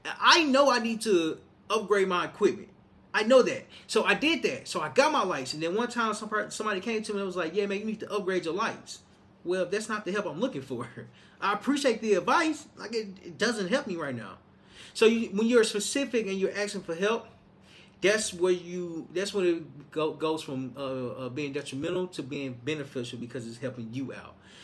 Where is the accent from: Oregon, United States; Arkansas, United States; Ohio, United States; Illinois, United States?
Arkansas, United States; Little Rock; moved away; When I left my hometown, Little Rock, Arkansas, I left because I wanted something new.